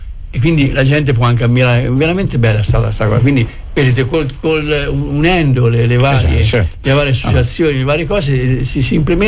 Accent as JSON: {"language": "Italian", "town": "Perugia", "region": "Umbria", "country": "Italy", "tie": "born or raised there", "said": "io sono perugino di nascita, cresciuto a Perugia"}